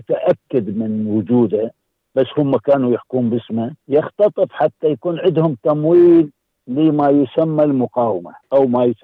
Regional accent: Iraq; now in Australia; أنا عراقي وأبقى عراقي، بس أنا بهالبلد يجب أن أخدمها أساعد لأنه هذا وفاء، أنا يعني أنا ما أقدر أبدل جنسي فأبقى أنا عراقي إلى أن أموت.

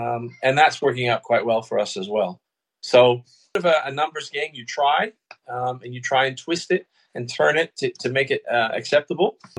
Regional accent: Canada; now in Darwin, Australia; And I opened a restaurant here in Australia. I'm originally from Canada. And I opened a restaurant here in Darwin called Salvatore's 28 years ago.

